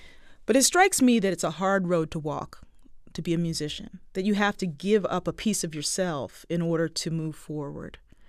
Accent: Baltimore, Maryland, United States; I think about my own family. I think about growing up in Baltimore.

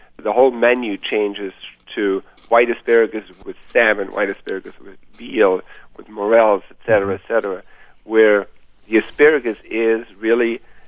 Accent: Germany; now in United States; It's kind of the nicest time where I grew up in Germany because they grow this white asparagus

